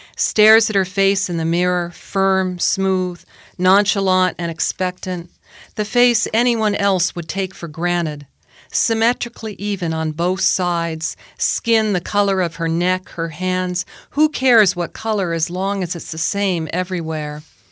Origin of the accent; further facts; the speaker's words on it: Kailua, Hawaii, United States; Growing up in Kailua, Oahu, and it happened the next beach or the next town over in Lanakai